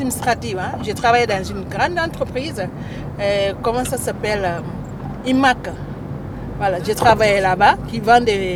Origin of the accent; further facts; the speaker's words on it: Guinea; now in France; Je vis en France, mais je suis guinéenne d'origine.